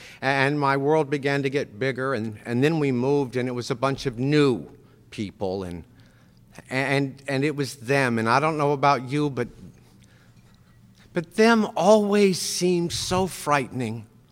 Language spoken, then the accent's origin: English; Pittsburgh, Pennsylvania, United States; And I was disenrolled from Pittsburgh Public Schools for lack of attendance.